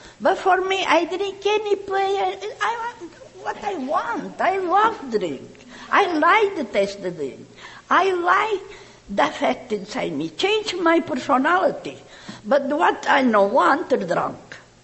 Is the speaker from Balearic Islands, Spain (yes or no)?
yes; Palma de Mallorca, Balearic Islands, Spain; English is a second language; I'm from Palma de Mallorca, Spain.